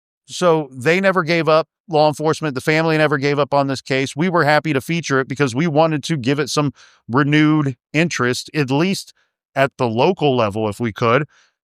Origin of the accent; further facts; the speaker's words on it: Columbus, Ohio, United States; One, we're Ohio boys. We're born and raised in Columbus.